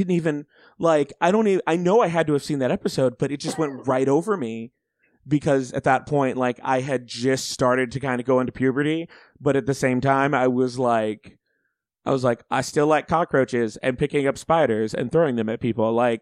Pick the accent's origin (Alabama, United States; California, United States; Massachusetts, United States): Alabama, United States; Auburn; because I grew up in Alabama, so nobody talked about it.